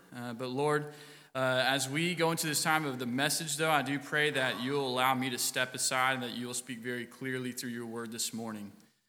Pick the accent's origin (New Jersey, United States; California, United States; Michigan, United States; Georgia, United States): Georgia, United States; also born or lived in Florida; now in Texas, United States; I'm actually from Georgia. I was born in Florida, was raised in Georgia, and somehow turned out to be a Tennessee fan.